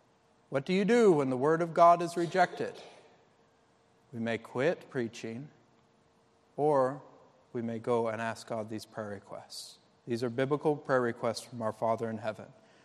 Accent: Georgia, United States; I come from Georgia, explain a little bit about what it's like

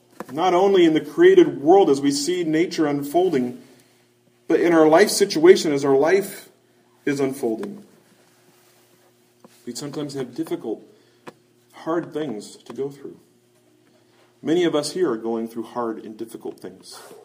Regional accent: Kansas, United States; I grew up in Kansas, in a suburb of Kansas City, and we've got powerful thunderstorms that come through there during certain times of year.

